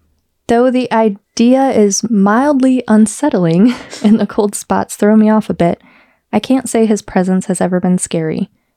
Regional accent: Ohio, United States; now in Michigan, United States; I had the misfortune of being born and raised in Ohio.

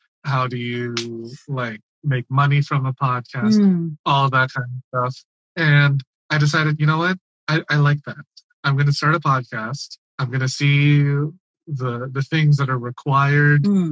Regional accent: Philippines; And when it comes to being Filipino as a sex educator, I think it comes with a certain, like a double-edged sword

